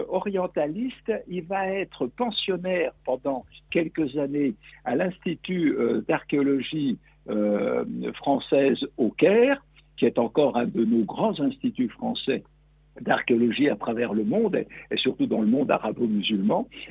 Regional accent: Bourgogne-Franche-Comté, France; born there; je suis né dans le Jura, ça fait déjà un paquet d'années, dans une ferme isolée. Mes parents étaient agriculteurs.

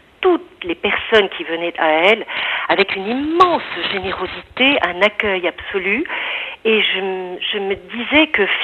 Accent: Djibouti; Oui, je suis née à Djibouti, sur vraiment un territoire assez petit, dans des conditions pittoresques

